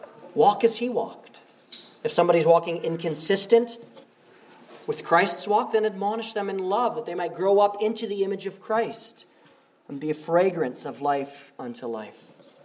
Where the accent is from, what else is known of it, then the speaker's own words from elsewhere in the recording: England, United Kingdom; I couldn't say my R's as a kid. And my English neighbors loved it because I'm English.